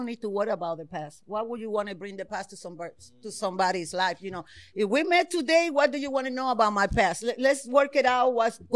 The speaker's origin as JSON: {"language": "English", "country": "Puerto Rico", "said": "Puerto Rico."}